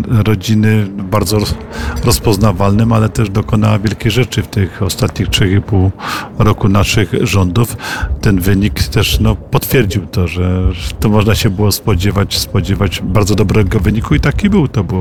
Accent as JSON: {"language": "Polish", "region": "Silesian Voivodeship", "country": "Poland", "said": "I jesteśmy razem ze Śląska, ja z części południowej, czyli z Beskidów"}